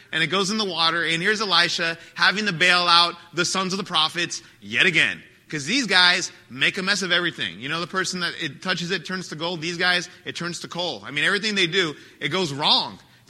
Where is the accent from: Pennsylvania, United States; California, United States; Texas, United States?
California, United States; Well, I'm from Southern California. I don't go camping.